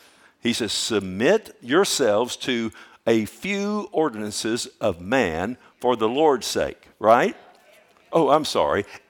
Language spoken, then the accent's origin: English; Texas, United States; I'm a Texan, by golly.